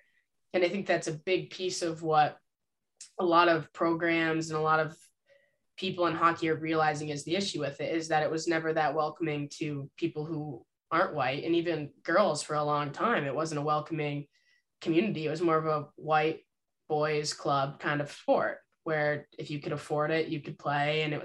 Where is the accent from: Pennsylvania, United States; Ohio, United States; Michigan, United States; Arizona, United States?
Michigan, United States; So growing up in Michigan and growing up playing hockey in that environment was obviously, it was a really special thing